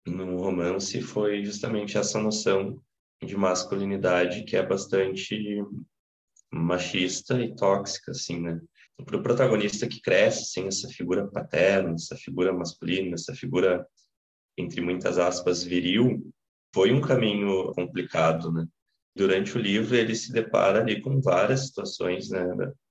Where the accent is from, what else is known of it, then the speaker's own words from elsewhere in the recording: Porto Alegre, Rio Grande do Sul, Brazil; O livro também ele é ambientado na Zona Sul de Porto Alegre, que é onde eu cresci.